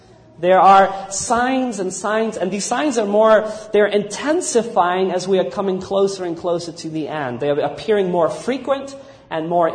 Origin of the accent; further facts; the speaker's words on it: New Zealand; born there; I was born in New Zealand